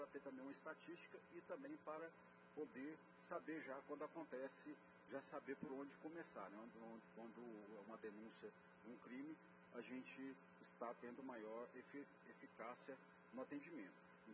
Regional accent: Anápolis, Goiás, Brazil; principalmente eu que sou de Anápolis aqui

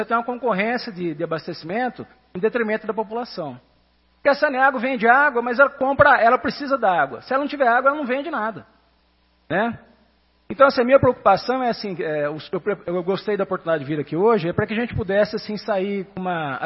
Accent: São Paulo, Brazil; now in Goiás, Brazil; Assim, eu sou goiano de coração, moro aqui há 25 anos, mas sou paulista.

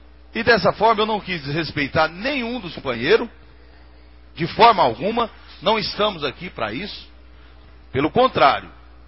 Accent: Anápolis, Goiás, Brazil; Agora eu sou da cidade de Anápolis.

